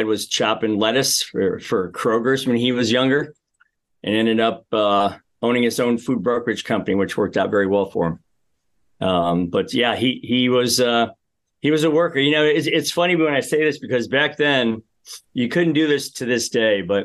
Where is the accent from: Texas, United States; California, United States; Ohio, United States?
Ohio, United States; Amherst; Well, I grew up in the Midwest. I'm one of five boys in our family. Lived in a very small house in Amherst, Ohio for a while, which is interesting.